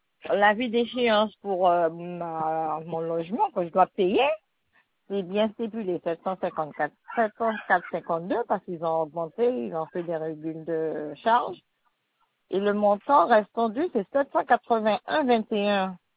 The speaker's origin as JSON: {"language": "French", "town": "Gustavia", "country": "St. Barthélemy", "lives_now": "Guadeloupe", "said": "Je suis de Saint-Barthélemy, mais je vous appelle de la Guadeloupe. Hein. J'habite ici."}